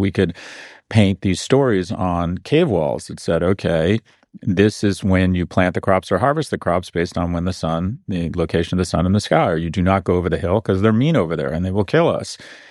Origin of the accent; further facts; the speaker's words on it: San Diego, California, United States; born there; That's why I was born in San Diego